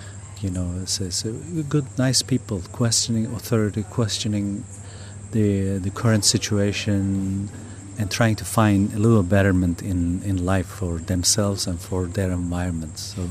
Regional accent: Mediterranean coast, Turkey; I was raised as a almost non-religious person. I mean, I'm from the Mediterranean coast of Turkey, so people are very free-form there. It's very, very enculturated environment.

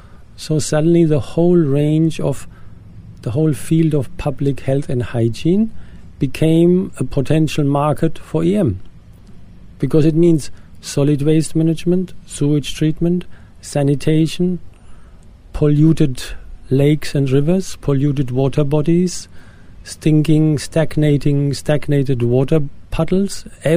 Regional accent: Germany; moved away as an adult; I'm originally from Germany. I have been now in Oroville continuously since 1988, so the last 20 years.

